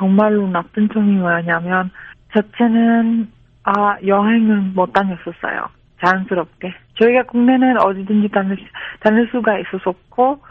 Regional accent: Czechia; Korean is a second language; 근데 저희 체코 사회주의보다 한국 사회주의가 더 강했어요.

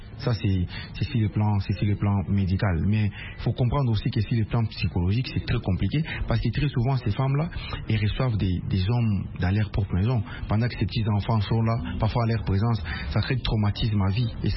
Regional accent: DR Congo; Chez nous, en RDC, la prostitution n'est pas légalisée, elle n'est pas permise.

